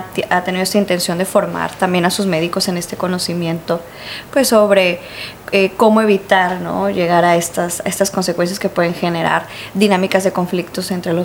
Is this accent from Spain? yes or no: no; Tijuana, Baja California, Mexico; La mayoría de la población no ha nacido aquí. Yo soy tijuanense, pero la mayoría de mis amigos, conocidos, colegas no lo son.